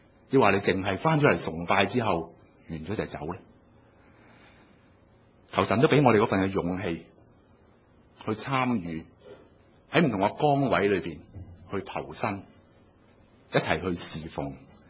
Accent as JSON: {"language": "Cantonese", "country": "Hong Kong", "said": "很多时候呢我们香港人去旅行经常都会想想那个地方是不是安全的城市嘛"}